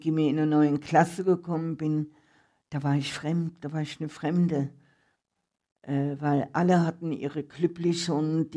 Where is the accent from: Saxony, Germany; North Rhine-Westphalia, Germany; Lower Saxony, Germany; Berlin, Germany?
North Rhine-Westphalia, Germany; Düsseldorf; now in Switzerland; Ich komme aus Düsseldorf, wo 800.000 Einwohner dazu mal hatte und wohnte in einem Haus, wo unten eine Kneipe war, Feuerwehr, Tramhaltestelle, Taxihaltestelle.